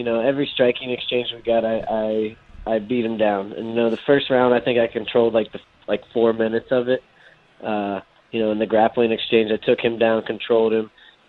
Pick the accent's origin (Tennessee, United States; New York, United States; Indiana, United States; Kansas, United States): Indiana, United States; moved away; I guess I'm originally from Indiana, so I know a little bit. I've been out here in Arizona like 6-7 years